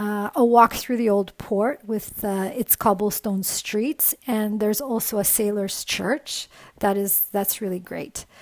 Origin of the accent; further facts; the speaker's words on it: Montreal, Quebec, Canada; Well, growing up in Montreal was simply amazing.